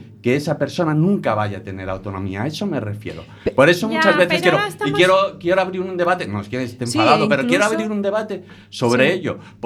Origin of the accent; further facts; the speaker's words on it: Barcelona, Catalonia, Spain; Yo vengo de Barcelona, vengo de Radio Nicosia